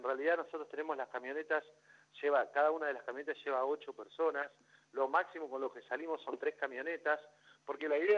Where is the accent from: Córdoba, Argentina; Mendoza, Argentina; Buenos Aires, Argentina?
Buenos Aires, Argentina; now in Puerto Iguazú, Argentina; Vos sabés que acá en Iguazú ya hace muchos años que estoy, soy de Buenos Aires, pero hace 14 años que estoy acá en Iguazú.